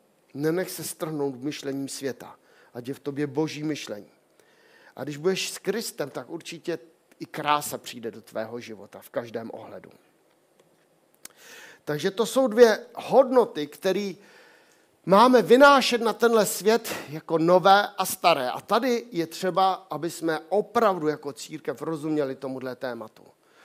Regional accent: Bohemia, Czechia; born there; Já ti děkuji, že jsem se narodil v Čechách. V tenhle čas.

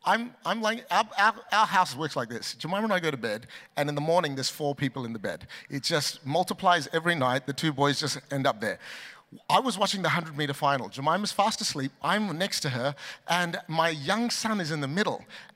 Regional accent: Australia; I'm Aussie on the inside, but Asian on the outside.

